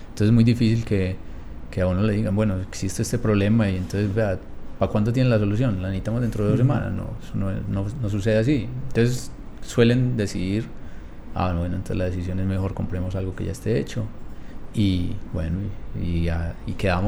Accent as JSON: {"language": "Spanish", "town": "Marinilla", "region": "Antioquia", "country": "Colombia", "said": "yo soy de Marinilla, es decir, entonces por allí"}